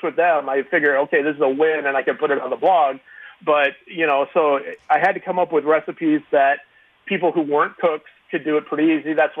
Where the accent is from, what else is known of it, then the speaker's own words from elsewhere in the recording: West Coast, United States; I grew up on the West Coast also, like Meredith.